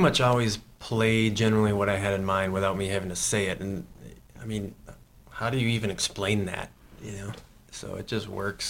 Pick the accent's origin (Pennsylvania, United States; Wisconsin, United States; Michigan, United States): Wisconsin, United States; Heather and I grew up on County Road G, and we all sort of live right off of County Road G right now. So in Buffalo County, Wisconsin.